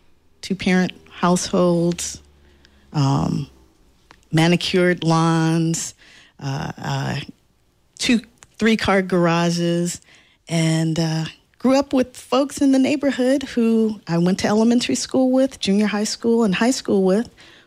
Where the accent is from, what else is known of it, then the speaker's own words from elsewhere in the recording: Los Angeles, California, United States; I'm from the Crenshaw District of Los Angeles. And we're both college-educated African-American women.